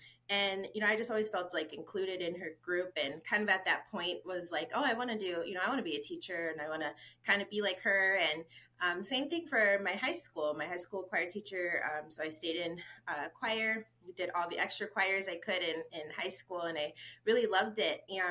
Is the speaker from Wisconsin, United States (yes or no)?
yes; Wisconsin, United States; now in Arizona, United States; Oh, yeah. I'm from Wisconsin. So I don't miss any of it. I will stick it right here to Arizona.